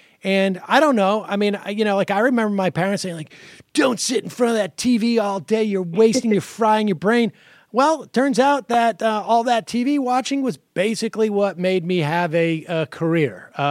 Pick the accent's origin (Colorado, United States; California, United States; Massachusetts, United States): Massachusetts, United States; Worcester; But my experience with, you know, growing up in Worcester and having friends in New York is that they were much more comfortable talking to adults than I was.